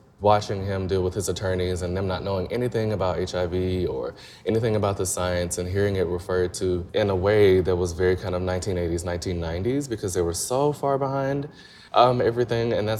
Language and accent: English; Columbus, Mississippi, United States; Being born and raised in Columbus, Mississippi, in a place that is highly religious, in a small town of 28,000 people, you don't get much variations in viewpoints.